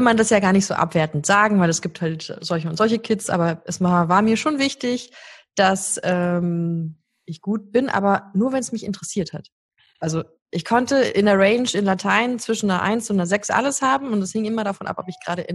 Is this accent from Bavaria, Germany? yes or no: yes; Munich, Bavaria, Germany; Ich bin in München aufgewachsen und habe München nie verlassen. Habe dann Abi hier gemacht